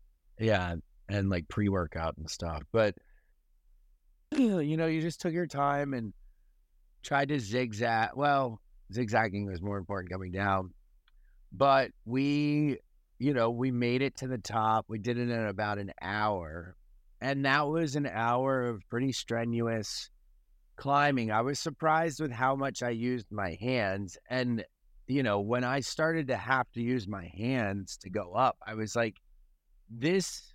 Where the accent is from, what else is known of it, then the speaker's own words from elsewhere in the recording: Delaware, United States; now in Charleston, United States; hike meant nature walk because I'm from Delaware, which is a flat state. You know, the highest elevation in Delaware is like, I think 15 feet. We live in the low country in Charleston.